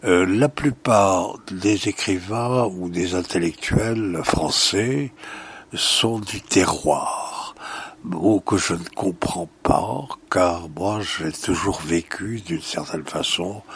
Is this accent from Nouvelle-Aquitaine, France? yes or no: yes; Bordeaux, Nouvelle-Aquitaine, France; born there; je suis né à Bordeaux